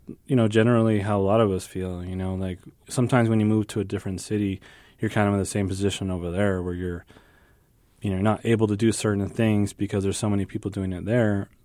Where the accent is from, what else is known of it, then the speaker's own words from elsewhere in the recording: El Paso, Texas, United States; I think that comes from me growing up in El Paso and skateboarding.